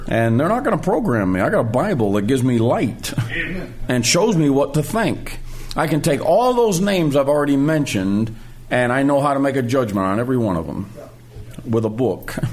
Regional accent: Massachusetts, United States; We're all from Massachusetts, and that's a Kennedy state.

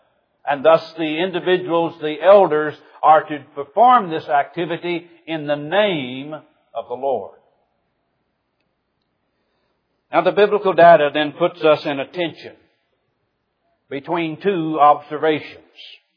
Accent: Midwest, United States; Where I was raised in the Midwest, you did not do this. Men just don't kiss men.

